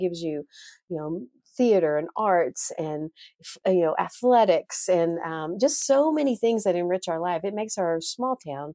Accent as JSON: {"language": "English", "town": "Odessa", "region": "Texas", "country": "United States", "tie": "born or raised there", "said": "I grew up in Odessa, Texas."}